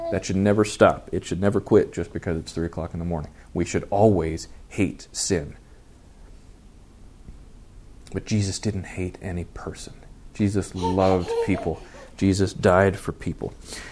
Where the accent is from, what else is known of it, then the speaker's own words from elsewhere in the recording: United States; I love the amazingly comfortable life in paradise that God has given me as an American.